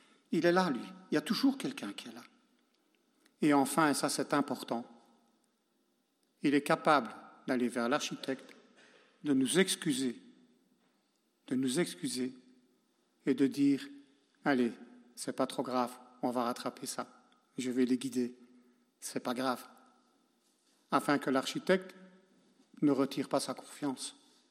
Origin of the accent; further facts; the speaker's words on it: Spain; je viens d'Espagne, nous, voilà